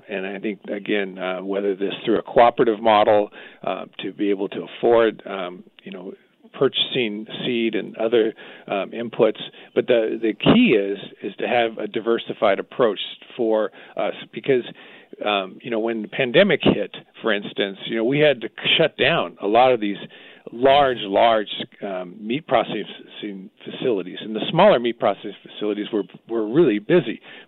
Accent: California, United States; Yeah, I was raised in California, and I love California

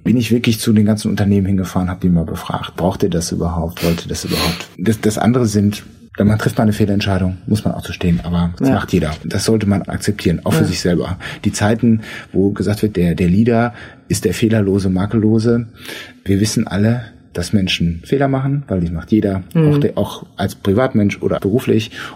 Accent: Germany; Und ich bin selber Deutscher.

